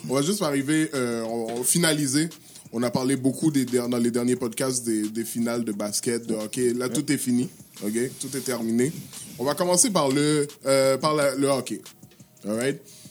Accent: Haiti; also born or lived in Canada; j'ai 2 pays, je suis haïtien

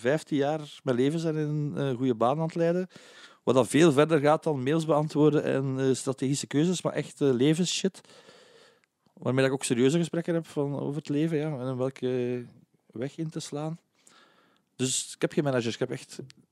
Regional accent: Aalst, East Flanders, Belgium; ik ben van Aalst.

